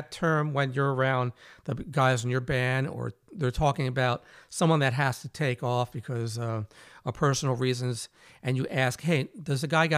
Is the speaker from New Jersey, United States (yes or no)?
yes; Newark, New Jersey, United States; born there; I was born in Newark, New Jersey.